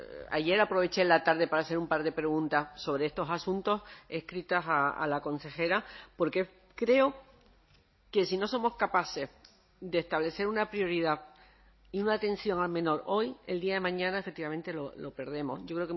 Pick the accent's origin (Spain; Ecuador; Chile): Spain; Canary Islands; yo soy de Gran Canaria, como todos saben